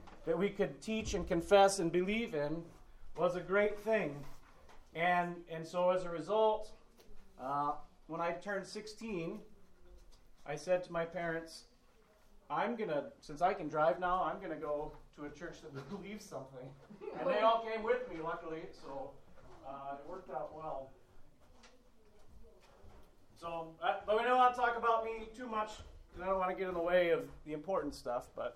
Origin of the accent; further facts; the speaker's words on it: Lincoln, Nebraska, United States; I was raised here in Lincoln as Disciples of Christ. We went to Southview Christian Church at 16th and South Street.